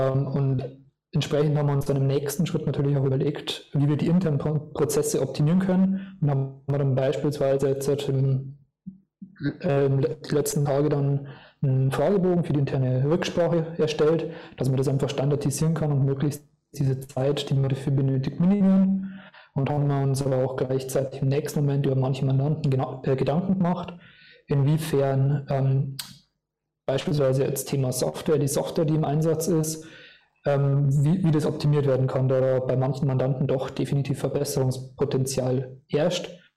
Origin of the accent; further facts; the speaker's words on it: Bavaria, Germany; Ich komme ursprünglich aus Niederbayern. Also wenn ich mit dem Dialekt vor loslegen würde, wird es schwierig werden.